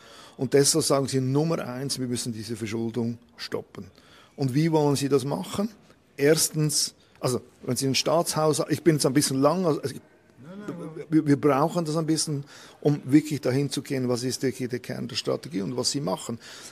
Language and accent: German; Switzerland; wir als Schweizer, ich habe immer gemeint, Freihandel heißt keine Zölle.